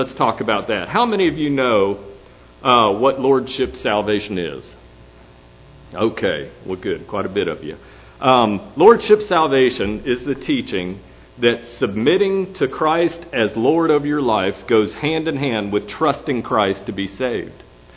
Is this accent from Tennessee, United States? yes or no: yes; Knoxville, Tennessee, United States; I'm from Knoxville. I live in Knoxville.